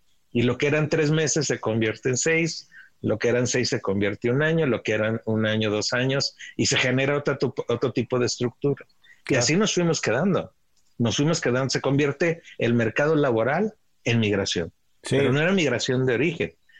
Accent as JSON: {"language": "Spanish", "town": "Ciudad Juárez", "region": "Chihuahua", "country": "Mexico", "tie": "born or raised there", "said": "Yo crecí en Ciudad Juárez y como niños cruzábamos al otro lado a jugar al parque de enfrente."}